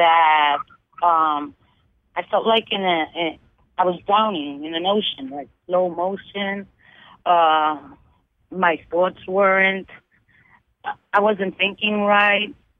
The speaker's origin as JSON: {"language": "English", "region": "New York", "country": "United States", "said": "I'm a Lewis fan, and I'm from New York, Bronx."}